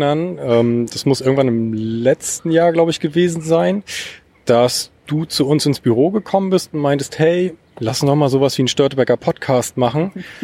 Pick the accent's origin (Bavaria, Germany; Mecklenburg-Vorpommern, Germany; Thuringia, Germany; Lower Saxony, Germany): Mecklenburg-Vorpommern, Germany; now in Stralsund, Germany; Aus der Region Rostock.